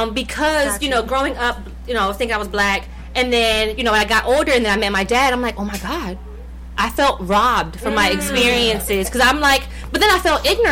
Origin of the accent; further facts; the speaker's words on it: Atlanta, Georgia, United States; also born or lived in Camden; Okay, so I was raised in CMD, PP, all day. And then we moved to Atlanta, which is primarily African American.